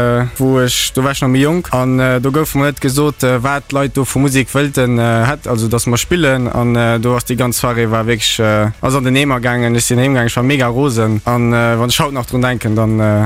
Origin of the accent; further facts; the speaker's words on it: Rumelange, Luxembourg; Ich bin 20 Jahre. Ich komme aus der Minnet, für mich genau zu sehen, von Römmling.